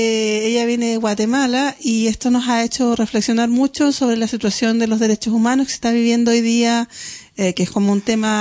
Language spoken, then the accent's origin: Spanish; Chile; now in Spain; Yo vengo de Chile